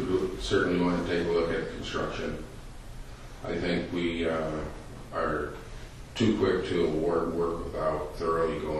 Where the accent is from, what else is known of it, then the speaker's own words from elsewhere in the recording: Iowa, United States; now in 50 Lakes, United States; Born and raised in Northwest Iowa, moved up to 50 Lakes about 8 years ago.